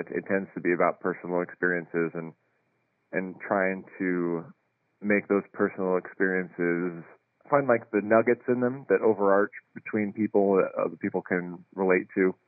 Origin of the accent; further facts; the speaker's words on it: Lincoln, Nebraska, United States; Yep, I was born in Lincoln and grew up in Lincoln. I did a bunch of different choirs in Lincoln growing up.